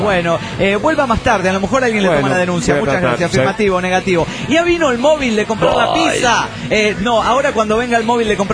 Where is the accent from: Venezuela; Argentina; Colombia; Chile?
Argentina; Buenos Aires; Es decir que he nacido, vivido, me he criado en la capital de Buenos Aires.